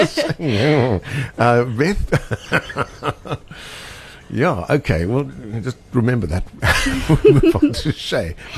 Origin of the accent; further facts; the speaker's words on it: Benoni, Gauteng, South Africa; I mean, I come from Benoni, you know.